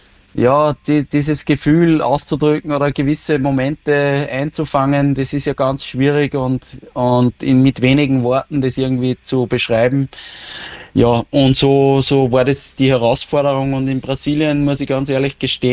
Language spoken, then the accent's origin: German; Traun, Upper Austria, Austria; Aber nie in Oberösterreich oder in Linz, in meiner Heimat oder in Traun.